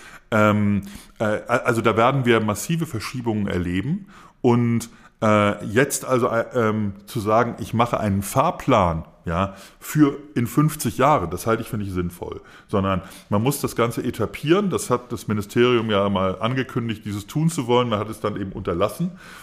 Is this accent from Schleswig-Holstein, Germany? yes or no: yes; Schleswig-Holstein, Germany; in meiner Heimat da im Norden